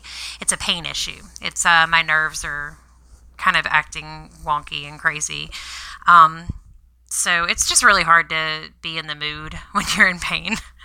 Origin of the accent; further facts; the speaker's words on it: Baton Rouge, Louisiana, United States; I grew up in Baton Rouge, but I like New Orleans.